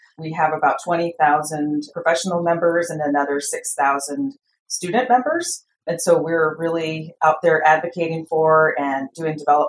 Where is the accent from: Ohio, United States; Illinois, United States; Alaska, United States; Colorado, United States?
Alaska, United States; also born or lived in Florida; Well, actually, I was born in Florida. So from the furthest reaches of the country up here to Alaska, my dad was in the military. And so we ultimately came here to Alaska